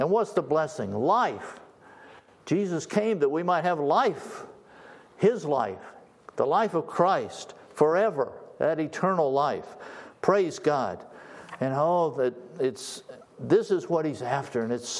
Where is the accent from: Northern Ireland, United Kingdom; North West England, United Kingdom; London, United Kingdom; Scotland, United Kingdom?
Scotland, United Kingdom; I'm from Scotland. Scotlands are very proud.